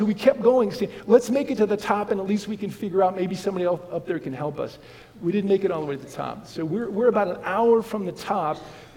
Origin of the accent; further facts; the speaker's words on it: Midwest, United States; And I was from the Midwest. I was been raised. And for those of you who don't know, the Midwest is flat.